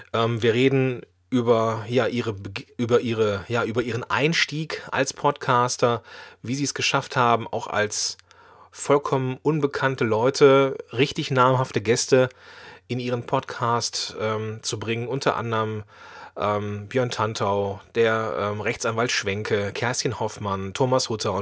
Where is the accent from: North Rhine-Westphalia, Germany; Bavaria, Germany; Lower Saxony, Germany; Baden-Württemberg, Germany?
North Rhine-Westphalia, Germany; Moers; Ich komme ja ursprünglich aus Moers am Niederrhein. Das ist in der Nähe von Duisburg.